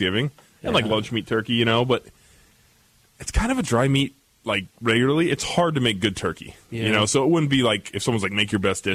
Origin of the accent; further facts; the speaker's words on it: Long Beach, California, United States; Yeah, Long Beach, California, so about 40 minutes away from LA.